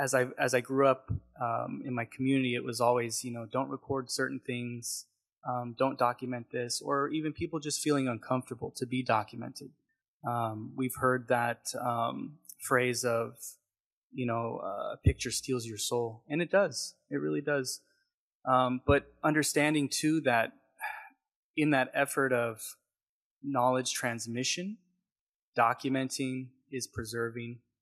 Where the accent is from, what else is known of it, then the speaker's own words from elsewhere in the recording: Los Coyotes, California, United States; I'm from Los Coyotes in Santa Isabel.